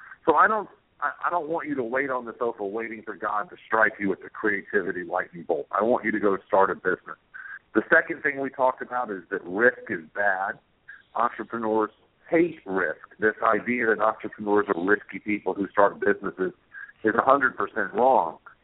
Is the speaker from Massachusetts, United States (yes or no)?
no; Atlanta, Georgia, United States; Well, I'm from Atlanta, Georgia, and I thought that I was going to be a Coca-Cola employee for life